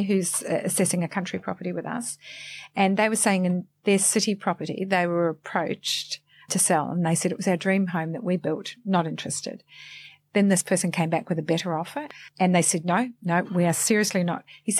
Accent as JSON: {"language": "English", "country": "New Zealand", "moved": "as an adult", "said": "I'm a Kiwi girl. I came over, and this is going to give my age away, but I came over in 1984 with my husband, not then my husband, but we married here and have had children here, but family is still back in New Zealand."}